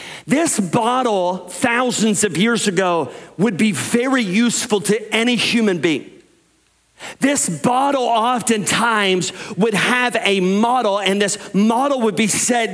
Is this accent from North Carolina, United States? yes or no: yes; North Carolina, United States; also born or lived in Tennessee / Alabama; I grew up my entire life in the South. I was born in Tennessee, grew up 5 years in Alabama, and then the rest of my life, I grew up in North Carolina. So I am a Southern boy at heart, for sure.